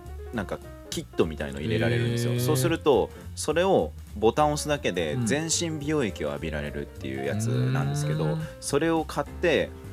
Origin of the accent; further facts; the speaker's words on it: Izu, Shizuoka, Japan; 伊豆 その僕らが住んでたところの出身の人がわざわざそっちに行って開拓したって言って